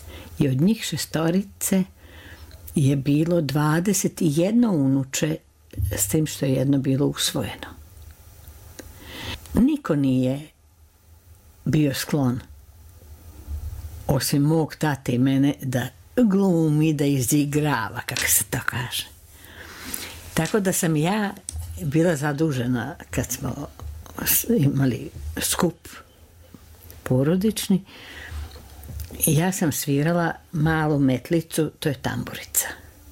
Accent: Novi Sad, Vojvodina, Serbia; Ja sam svoje vremeno iz Novog Sada, gde sam bila đak, gde sam išla, gde sam živela

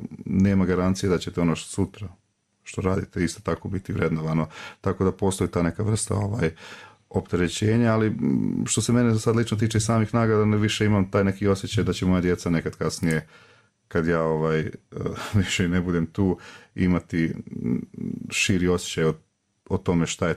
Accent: Bjelovar, Bjelovar-Bilogora County, Croatia; moved away; uvijek sam Bjelovar doživljavao u stvari kao nešto, kao mjesto gdje ja pripadam jer sam tamo rođen.

